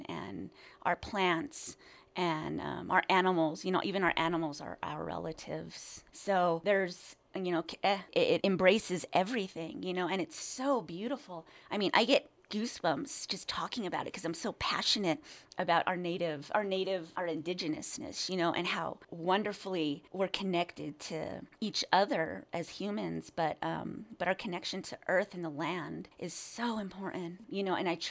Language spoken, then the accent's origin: English; Navajo Nation, United States; I am from the Diné Nation.